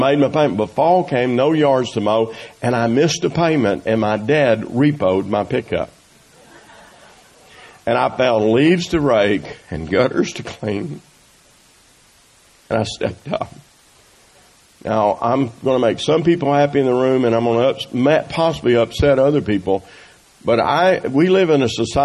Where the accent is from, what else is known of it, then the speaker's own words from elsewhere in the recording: Brinkley, Arkansas, United States; And I was from Brinkley.